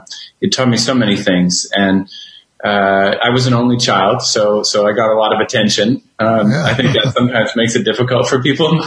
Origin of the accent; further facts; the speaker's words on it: Burnaby, British Columbia, Canada; So I grew up in British Columbia, Canada, a little suburb of Vancouver called Burnaby. And then I lived in Vancouver most of my life.